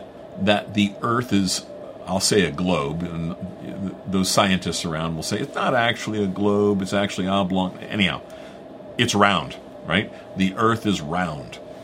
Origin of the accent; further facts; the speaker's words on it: New Jersey, United States; I was going to say the city, you can tell where I'm from Jersey.